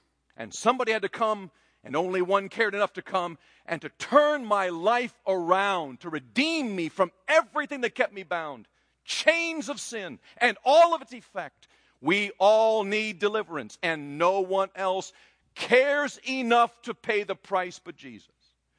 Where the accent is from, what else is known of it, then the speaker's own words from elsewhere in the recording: Taiwan; When I was growing up in Taiwan, I got to be really good friends with cockroaches.